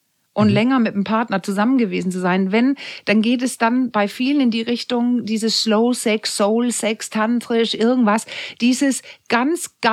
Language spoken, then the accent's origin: German; Denmark; Ich bin Dänin